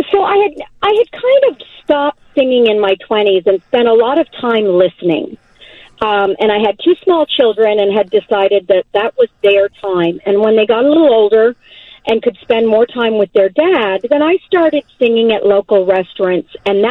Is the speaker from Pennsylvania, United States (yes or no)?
yes; Reading, Pennsylvania, United States; I grew up in Reading, Pennsylvania.